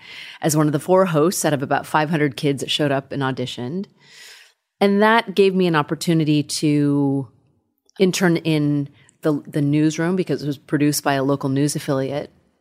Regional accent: California, United States; I grew up in Northern California, outside of Sacramento, in a very non-diverse community, and we didn't have a lot of money.

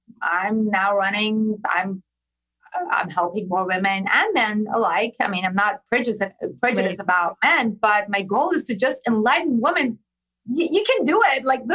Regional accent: Iran; So I was born and raised in Iran.

